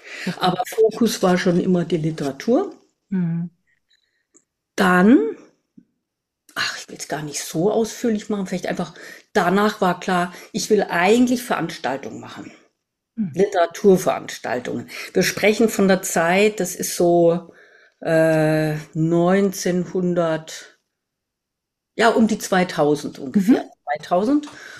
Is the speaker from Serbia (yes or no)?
no; Southern Germany, Germany; ich komme aus Süddeutschland